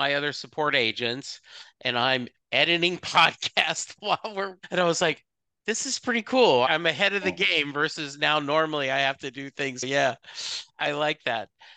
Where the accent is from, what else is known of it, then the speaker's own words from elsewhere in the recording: Dallas, Texas, United States; So my son, of course, I'm from Dallas.